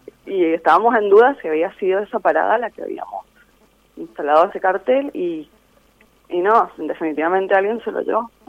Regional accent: Godoy Cruz, Mendoza, Argentina; la mayoría somos de Godoy Cruz

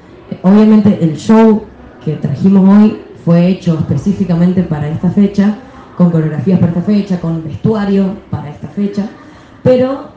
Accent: Mendoza, Argentina; para mí es muy importante poder presentar mi proyecto como artista mendocina

